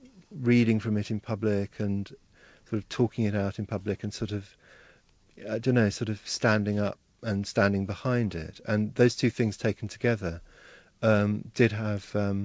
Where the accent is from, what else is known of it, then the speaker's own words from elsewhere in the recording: Hong Kong; an only child from a quite sheltered background. I grew up in Hong Kong